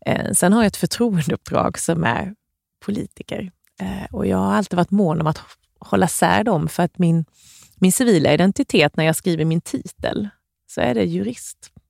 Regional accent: Värnamo, Jönköping County, Sweden; Jag tyckte att det hände för lite helt enkelt hemma i Värnamo. För det är ju där man börjar oftast som ung.

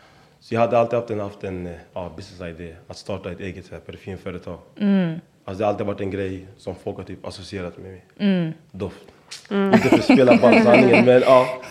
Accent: Stockholm, Stockholm County, Sweden; also born or lived in New York / San Francisco / London; Jag är 29. Jag är från, eller mina föräldrar kommer från Gambia. Jag är född och uppvuxen i Skarpnäck.

